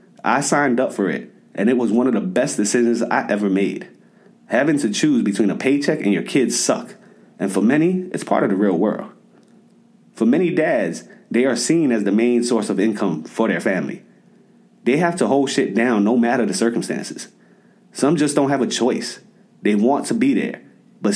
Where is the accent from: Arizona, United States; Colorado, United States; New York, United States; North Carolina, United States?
New York, United States; New York City; I was from the South Bronx. I knew more about fatherless homes than paternity leave.